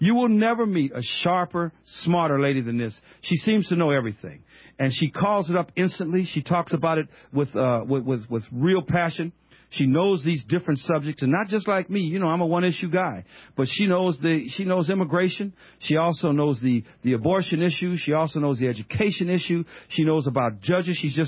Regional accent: United States; Because I am an American, no hyphen.

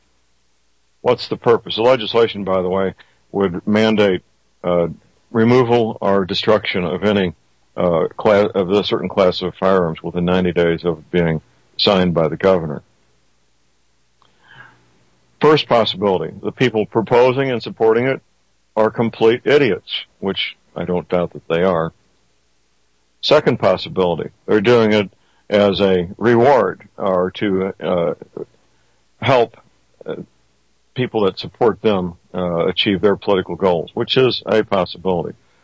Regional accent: St. Louis, Missouri, United States; born or raised there

